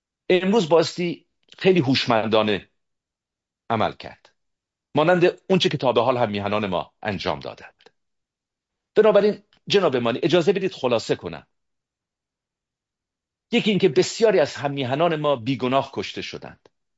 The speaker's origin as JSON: {"language": "Persian", "country": "Iran", "said": "اما همه ما ایرانی هستیم"}